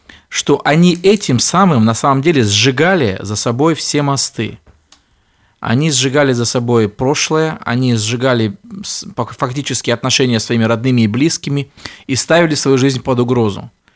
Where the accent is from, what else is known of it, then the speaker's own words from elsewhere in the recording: Dagestan, Russia; Я вообще родом из Дагестана, я прожил там 27 лет.